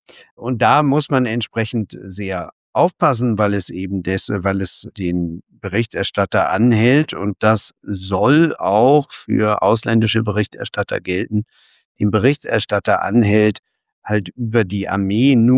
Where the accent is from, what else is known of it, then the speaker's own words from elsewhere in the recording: Berlin, Germany; Also zum Beispiel ist in meinem Heimatort Berlin